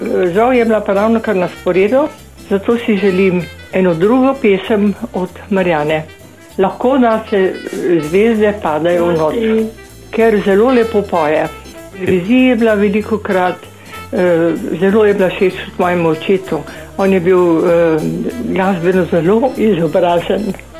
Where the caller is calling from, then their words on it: Ljubljana, Central Slovenia, Slovenia; Jaz sem iz Ljubljane